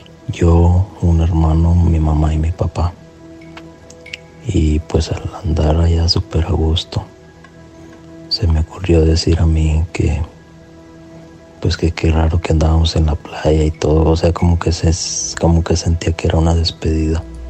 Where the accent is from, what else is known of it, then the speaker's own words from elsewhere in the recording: Michoacán, Mexico; soy de Michoacán y quería contarles mi relato.